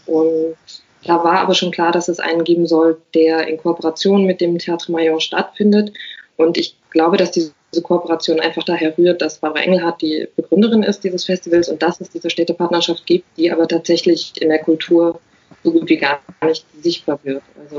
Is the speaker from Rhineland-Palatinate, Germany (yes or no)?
no; Frankfurt, Hesse, Germany; also ich komme eben aus Frankfurt, ich habe keine Ahnung